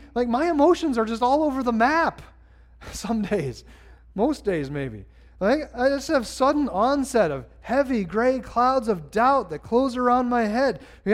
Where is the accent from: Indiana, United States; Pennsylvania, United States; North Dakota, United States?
North Dakota, United States; Carrington; then my hometown, Carrington, North Dakota, or Emory, South Dakota, those places would have been radically different.